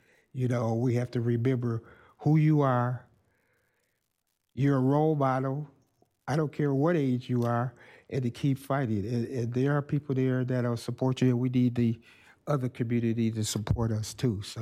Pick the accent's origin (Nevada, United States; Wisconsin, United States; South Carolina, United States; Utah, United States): Wisconsin, United States; Milwaukee; I'm originally from Milwaukee, so I remember people like Val Phillips, who I've known personally, a lot of people when I was growing up.